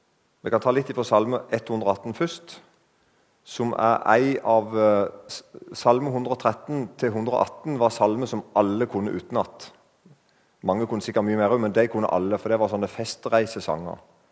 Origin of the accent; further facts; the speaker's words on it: Eiken, Agder, Norway; håper du ikke skjønner dialekten min. Du ikke som er nye, jeg fra Eiken i Agder, der snakker vi omtrent sånn som dette.